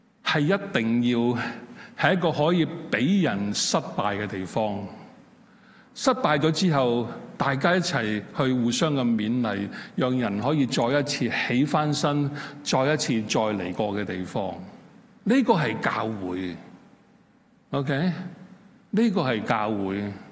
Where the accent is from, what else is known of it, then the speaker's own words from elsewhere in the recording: China; 很多时候我们中国人，我不知道为什么